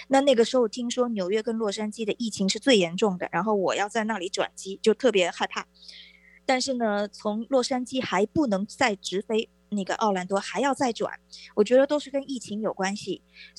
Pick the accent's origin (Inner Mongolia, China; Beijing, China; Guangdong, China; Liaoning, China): Guangdong, China; Shantou; 我的家乡是广东省汕头市，在这个武汉封城的第三天吧，我们汕头市也封城了。